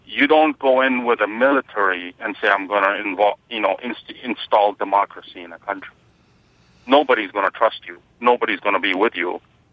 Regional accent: Sudan; I grew up in the Sudan. I was born there. My father was a university professor for 30 years.

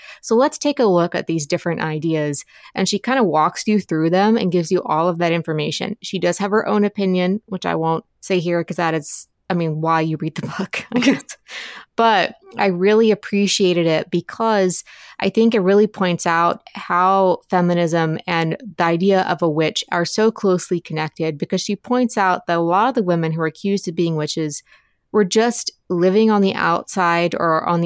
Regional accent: Appalachia, United States; I grew up in Appalachia.

